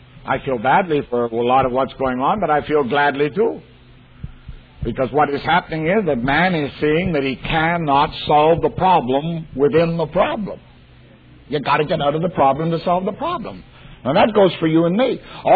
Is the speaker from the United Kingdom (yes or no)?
no; Canada; Now, I'm a Canadian. I'm a visitor in your country.